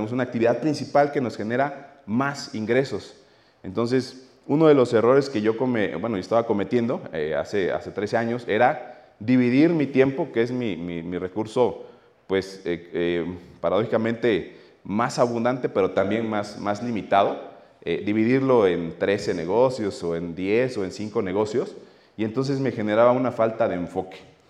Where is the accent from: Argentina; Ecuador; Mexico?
Mexico; Oaxaca; como yo soy de Oaxaca y ahí hay muchas bodas